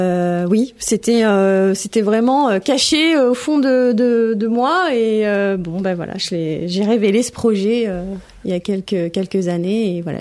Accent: Limoges, Nouvelle-Aquitaine, France; born there; Non, je suis née dans le Limousin à Limoges, donc voilà.

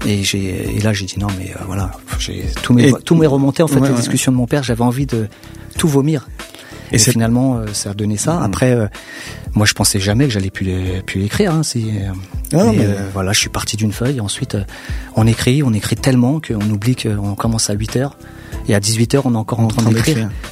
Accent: France; Mais en fait, moi, je leur dis, mais on est français.

